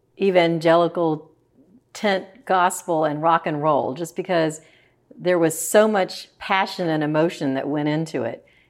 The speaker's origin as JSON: {"language": "English", "town": "Memphis", "region": "Tennessee", "country": "United States", "tie": "born or raised there", "said": "of course, I grew up in the South. I grew up in Memphis."}